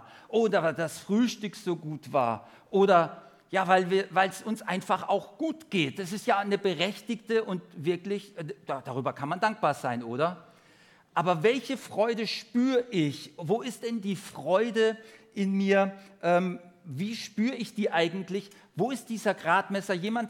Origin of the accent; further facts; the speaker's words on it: Germany; mir als typischer Deutscher geht dann schon durch den Kopf, ist das so richtig?